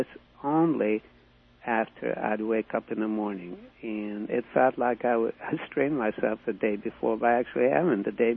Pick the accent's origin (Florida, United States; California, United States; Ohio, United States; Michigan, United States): California, United States; Fullerton; Well, I am from Southern California in Fullerton.